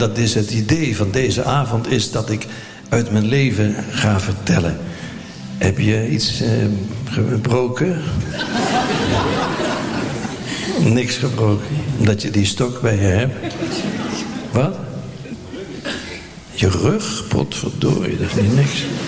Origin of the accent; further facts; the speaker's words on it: Sittard, Limburg, Netherlands; En ik kan dat niet zo in Maastricht, ik kom uit Sittard.